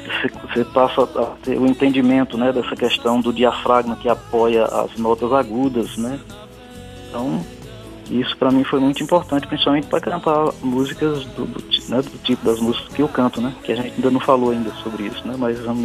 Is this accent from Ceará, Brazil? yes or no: yes; Limoeiro do Norte, Ceará, Brazil; em dado momento eu fui em Moelho do Norte, em 1986, na minha terra, né? Acabei sendo transferido para lá